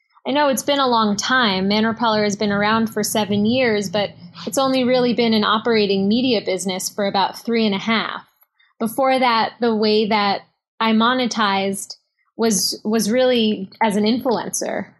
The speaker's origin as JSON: {"language": "English", "town": "Manhattan", "region": "New York", "country": "United States", "tie": "born or raised there", "said": "I grew up in Manhattan."}